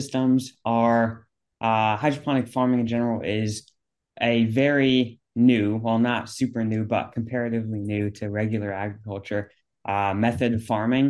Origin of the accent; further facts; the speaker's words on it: New York City, New York, United States; I am 16 years old and I'm from New York City.